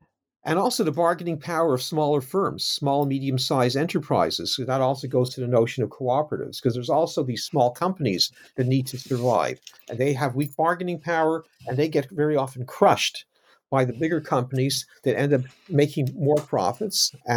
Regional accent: Canada; moved away as an adult; now in United Kingdom; I'm not American, I'm Canadian, now living in the UK

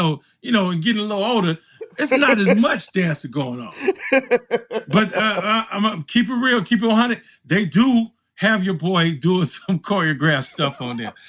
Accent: Chicago, Illinois, United States; I'm from Chicago. We got house music.

